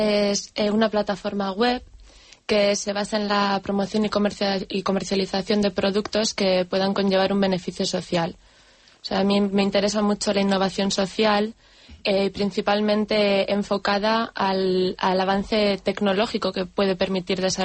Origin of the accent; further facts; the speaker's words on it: Barakaldo, Basque Country, Spain; Soy de Baracaldo, así que me pillo cerquita al centro.